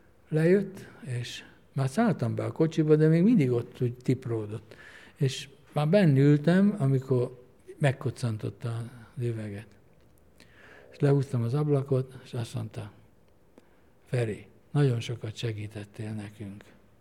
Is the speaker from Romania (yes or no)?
no; Cegléd, Pest, Hungary; born there; szülővárosom Cegléd